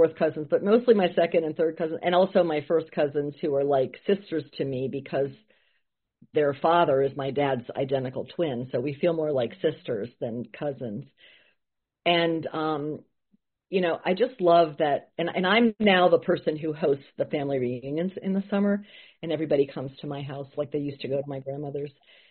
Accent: Pittsburgh, Pennsylvania, United States; also born or lived in Connecticut / Baltimore; Well, I was born in Connecticut, but I mainly grew up in Pittsburgh, Pennsylvania, and then in Baltimore.

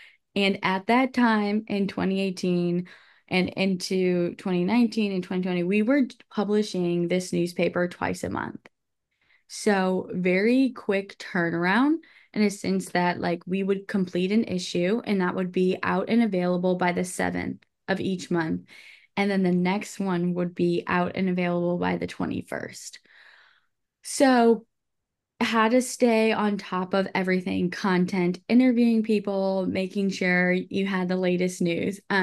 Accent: St. Louis, Missouri, United States; I grew up in St. Louis, Missouri, but I am Sicilian. So I know there's a difference between being Italian and being Sicilian.

